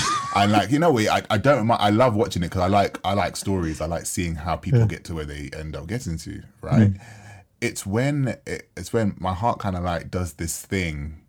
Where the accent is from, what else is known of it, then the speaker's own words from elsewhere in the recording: Jamaica; I am Jamaican by way of Accra, you know what I mean?